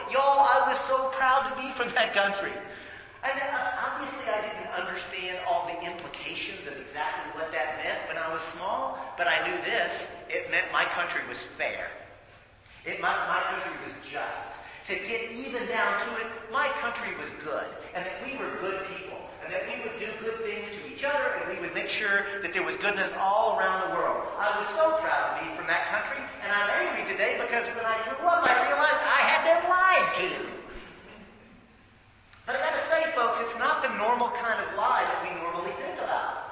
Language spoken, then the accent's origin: English; United States; I remember as a little boy being taught that I was from the United States of America.